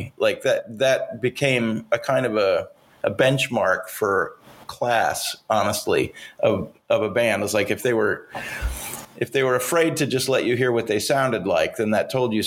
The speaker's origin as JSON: {"language": "English", "town": "Missoula", "region": "Montana", "country": "United States", "tie": "born or raised there", "said": "I grew up in Montana, Missoula, Montana, which is a college town, so, you know, marginally more sophisticated than the rest of Montana, but still Montana."}